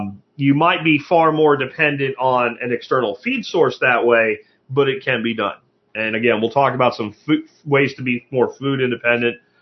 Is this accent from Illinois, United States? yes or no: no; Pennsylvania, United States; I grew up in Pennsylvania. We ate yellow perch all the time.